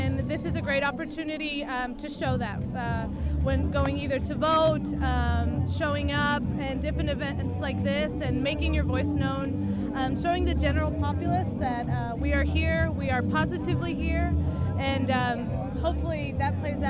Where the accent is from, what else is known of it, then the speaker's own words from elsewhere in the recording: El Paso, Texas, United States; originally we're from El Paso, Texas, but all our family comes from Chihuahua, Mexico.